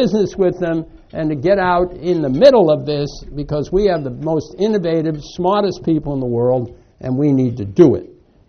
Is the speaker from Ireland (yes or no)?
yes; Ireland; See, I'm Irish, and I'm very, very optimistic.